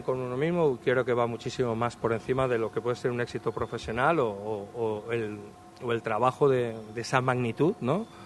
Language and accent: Spanish; Málaga, Andalusia, Spain; Soy un malagueño más